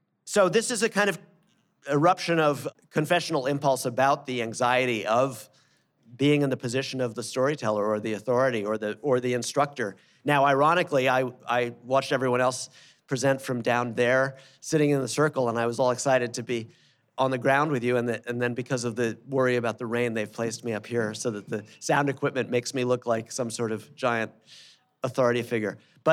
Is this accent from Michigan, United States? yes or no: no; New York City, New York, United States; growing up in New York, in Outer Borough, New York, in neighborhoods where there were generations of immigrants, including some very new ones